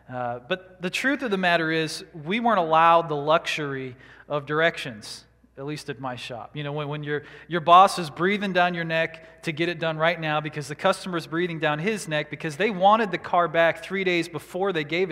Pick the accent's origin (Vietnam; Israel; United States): United States; Washington; I grew up out in Washington State in the mountains, so this is, you know, really just a snow drizzle.